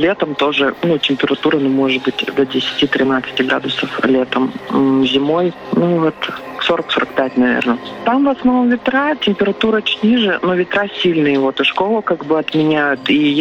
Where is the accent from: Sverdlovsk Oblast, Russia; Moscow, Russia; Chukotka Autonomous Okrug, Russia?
Chukotka Autonomous Okrug, Russia; Uelen; now in Khabarovsk, Russia; Было, конечно, такое желание, потому что там все друг друга знают. В одном конце села сказали, в другом там уже там что-то слышно. Ну, то есть такое, как бы, ну, мы маленький поселок